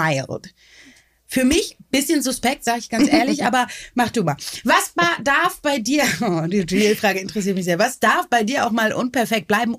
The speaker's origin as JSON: {"language": "German", "town": "Bad Oldesloe", "region": "Schleswig-Holstein", "country": "Germany", "tie": "born or raised there", "said": "Ich bin ja in Bad Oldesloe aufgewachsen"}